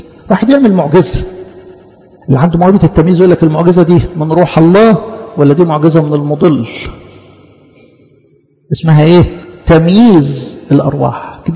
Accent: Egypt

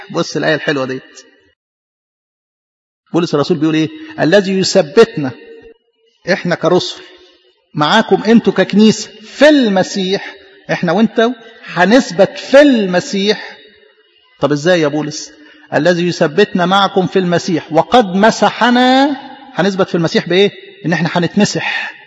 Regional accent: Egypt; إحنا مثلا كمصريين جدودنا إيه؟ جدودنا فرعنا

